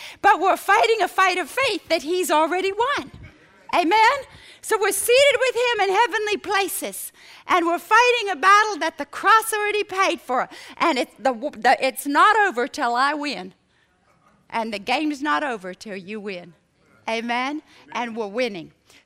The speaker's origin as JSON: {"language": "English", "country": "Philippines", "tie": "born or raised there", "said": "For a Muslim group of terrorists, which was where I grew up in the Philippines."}